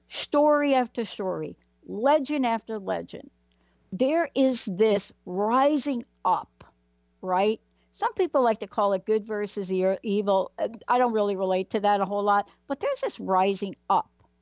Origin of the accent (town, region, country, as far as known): Bronx, New York, United States; born or raised there